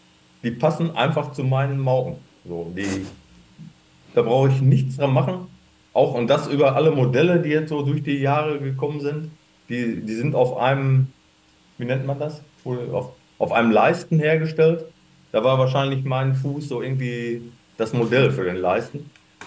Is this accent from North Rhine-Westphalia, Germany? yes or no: yes; Dortmund, North Rhine-Westphalia, Germany; Ich bin ja, hatte ich vorhin schon gesagt, gebürtiger Dortmunder.